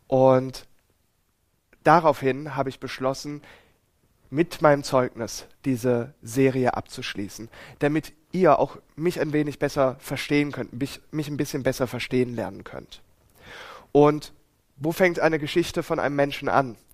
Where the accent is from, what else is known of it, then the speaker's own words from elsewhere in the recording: Ettlingen, Baden-Württemberg, Germany; Wir sind dann in die Nähe von Karlsruhe nach Ettlingen gezogen. Dort bin ich dann noch das letzte Jahr in den Kindergarten gegangen, in die Schule und später dann in Ettlingen ins Gymnasium.